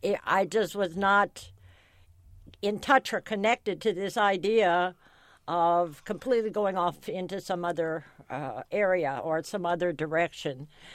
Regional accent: Quincy, Illinois, United States; I grew up in Quincy, Illinois.

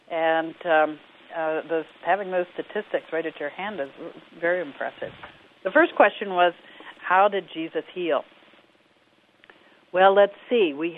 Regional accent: Midwest, United States; now in Nashville, United States; I had the privilege of growing up all over the Midwest. but we've been in Nashville, Tennessee now for, I guess almost 28 years.

